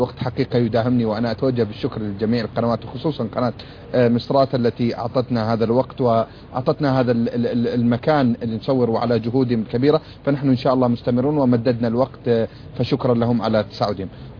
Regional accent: Syria; ونحن من سوريا شعرنا بهذا الشعور.

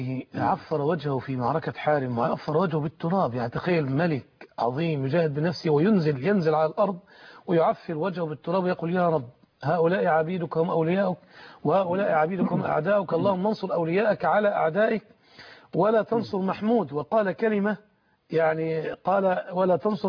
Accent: Egypt; وحاصروا محافظة دمياط عندنا في مصر

